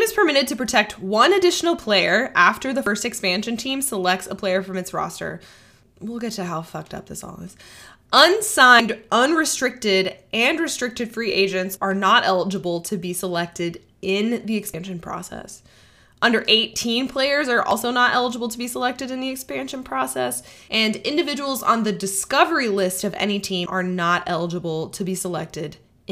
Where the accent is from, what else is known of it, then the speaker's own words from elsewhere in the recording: Tennessee, United States; but I grew up in Tennessee and Anna grew up in San Diego, so it is cold.